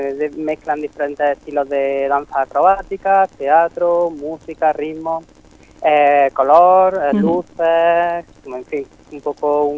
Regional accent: Almedinilla, Andalusia, Spain; Nosotros somos de Almedinilla, sí.

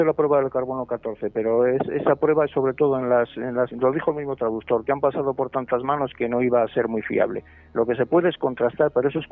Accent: León, Castile and León, Spain; sea leonés, soy leonés a mucha honra.

